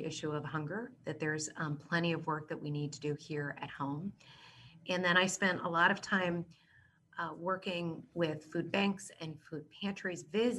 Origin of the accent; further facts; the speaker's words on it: Dayton, Ohio, United States; my congressman from my hometown of Dayton, Ohio.